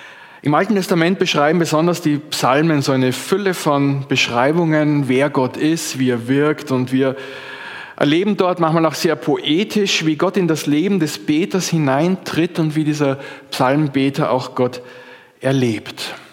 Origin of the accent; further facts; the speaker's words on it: Austria; Oder bei uns in Österreich hieß es dann immer unterrichtsfreie Zeit.